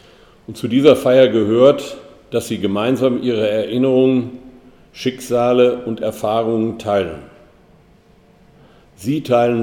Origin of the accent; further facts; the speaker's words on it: North Rhine-Westphalia, Germany; der nun hier als Westfale in Westfalen im Münsterland groß geworden ist